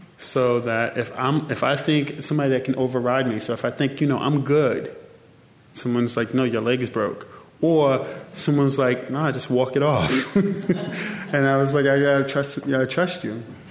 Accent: Brooklyn, New York, United States; And growing up in Bed-Stuy, there was a lot of forces that were working against me.

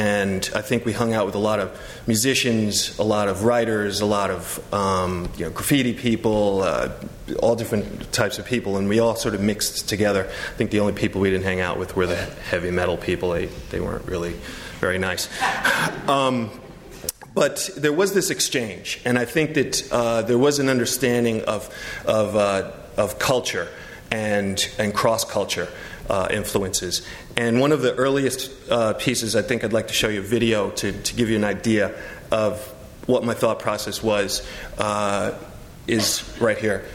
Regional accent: New York, United States; I grew up in New York at a time that was really kind of great.

